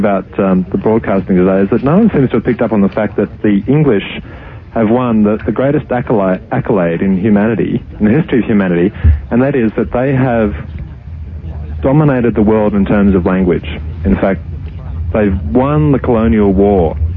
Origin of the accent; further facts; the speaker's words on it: Australia; And as an Australian, coming here, and actually as a person who lives in a place other than England, where English language is, of course, the dominant language